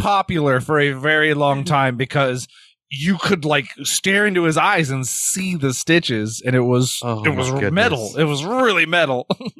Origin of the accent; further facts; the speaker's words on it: Washington, United States; Even over here on the woke coast, Oregon had them outlawed, but when I grew up in Washington, we did not.